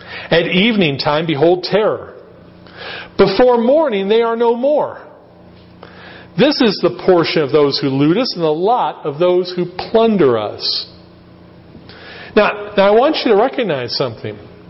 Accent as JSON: {"language": "English", "country": "United States", "said": "I don't make an apology for being an American. I am an American."}